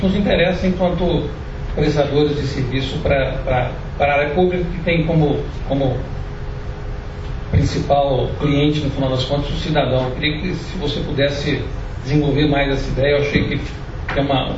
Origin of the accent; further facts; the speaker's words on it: Campinas, São Paulo, Brazil; Eu sou aqui de Campinas.